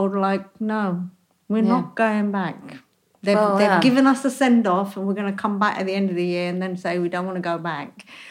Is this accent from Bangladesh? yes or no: yes; Bangladesh; We're not Gujarati. We're not Indian. We're from East Pakistan, that we don't know what we are now, because you're East Pakistan, but you hadn't become Bangladesh yet.